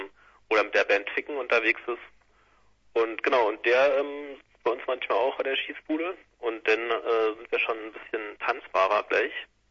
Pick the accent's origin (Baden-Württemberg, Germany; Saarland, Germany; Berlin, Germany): Berlin, Germany; Wir kommen aus Berlin. Wir sind echte Berliner gewissermaßen.